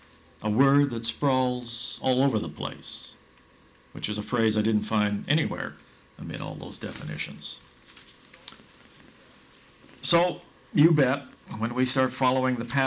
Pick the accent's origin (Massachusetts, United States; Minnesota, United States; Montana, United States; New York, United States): Montana, United States; I come from a place. I originate as an American, from a place in a specific Montana and Western sense of the word.